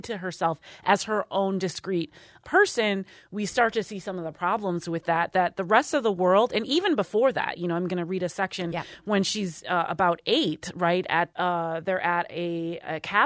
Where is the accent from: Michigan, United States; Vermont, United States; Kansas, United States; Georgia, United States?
Michigan, United States; Ann Arbor; Growing up in Ann Arbor was amazing. It's a cliche to say so, but it's a great place to grow up.